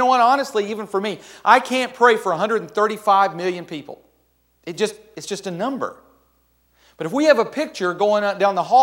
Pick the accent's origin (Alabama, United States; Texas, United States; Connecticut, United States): Alabama, United States; Gadsden; And I'm a redneck from Gadsden, Alabama, so everything's a little intimidating, overwhelming to me.